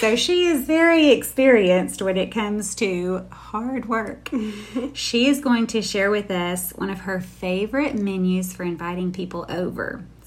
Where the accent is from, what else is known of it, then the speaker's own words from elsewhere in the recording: the South, United States; For me, I grew up in the South, so this feels like home.